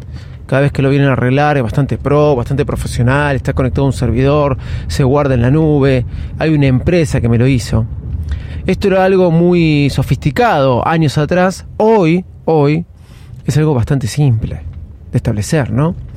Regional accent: Ramos Mejía, Buenos Aires Province, Argentina; a un hotel acá en Buenos Aires, en la zona de Pilar, yo soy de Ramos

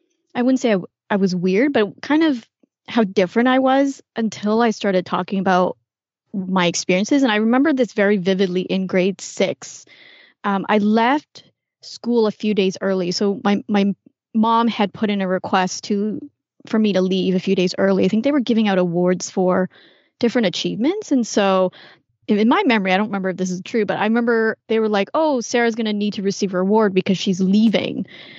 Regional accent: Canada; also born or lived in Hong Kong; I was actually born in Hong Kong, lived there until I think I was 4 or 5, and my parents decided to immigrate to Canada.

